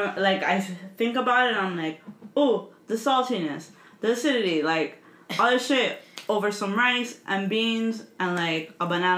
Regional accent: Cuba; moved away; the first... few years that I came from Cuba, like, in school, they would give us hot dogs all the time.

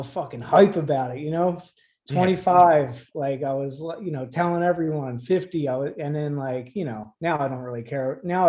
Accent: Ireland; And then I put the shamrocks for, because I'm Irish, you know?

